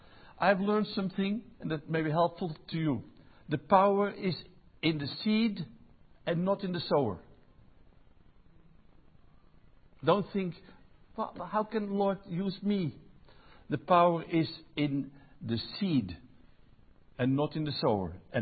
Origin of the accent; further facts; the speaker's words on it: Netherlands; English is a second language; now in France; Because, honestly, I come from Holland originally. Became a Christian there.